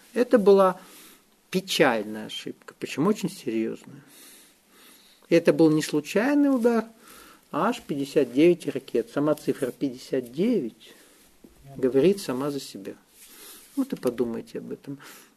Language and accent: Russian; Russia; Я подчеркиваю, я говорю не как россиянин, а с точки зрения всей планеты.